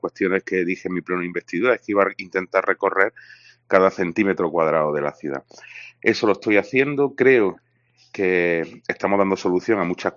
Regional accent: La Herradura, Andalusia, Spain; siempre había querido trabajar en mi pueblo, y yo creo que, bueno, en 2011 se cumplió ese sueño, y la verdad es que la Herradura sufrió un cambio bastante importante. Éramos un pueblo que estaba abandonado

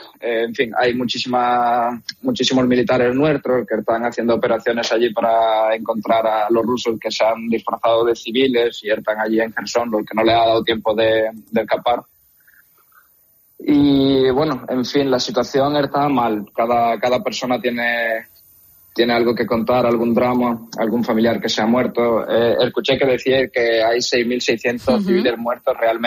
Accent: Huelva, Andalusia, Spain; also born or lived in Ukraine; toda mi vida prácticamente viví en Huelva. Me llevé 16 años viviendo allí

